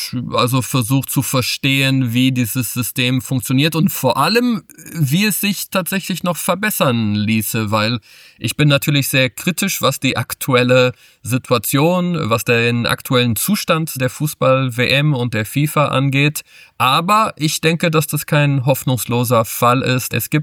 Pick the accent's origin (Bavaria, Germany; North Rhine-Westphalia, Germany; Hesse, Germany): North Rhine-Westphalia, Germany; Bonn; born there; Ich bin Portugiese, aber in Deutschland geboren, in Bonn.